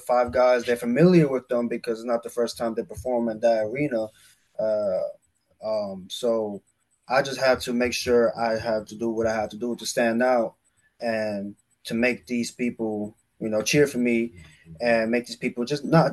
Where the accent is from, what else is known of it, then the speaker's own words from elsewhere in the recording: New York, United States; They could hate me immediately because I'm from New York.